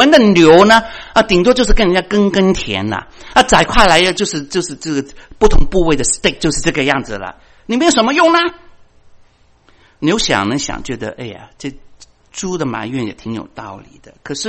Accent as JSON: {"language": "Chinese", "country": "China", "said": "有点就像我们中国人过年呢，我们中国人的过年里面都庆祝就送什么红包嘛。"}